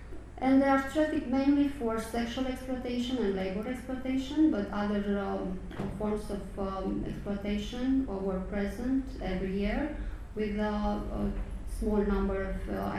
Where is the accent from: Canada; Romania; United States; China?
Romania; I'm from Romania.